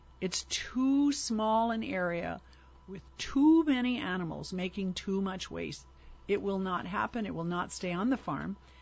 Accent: Ookala, Hawaii, United States; and fifth grade. That was our family home in Ookala.

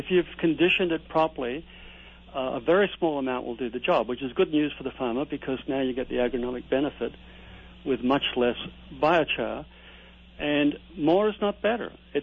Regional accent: Australia; and when I started going back to Australia, my home country

